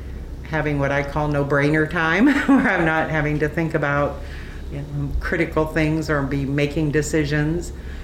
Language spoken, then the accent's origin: English; Haines, Alaska, United States; I grew up in a fishing family. My husband was also a commercial fisherman. So, I grew up in Haynes. We live on the water.